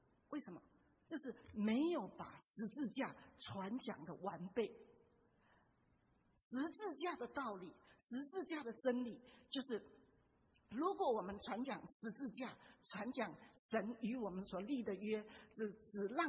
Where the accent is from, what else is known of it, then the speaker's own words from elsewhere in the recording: China; 特别我们中国人，常常活在功利主义。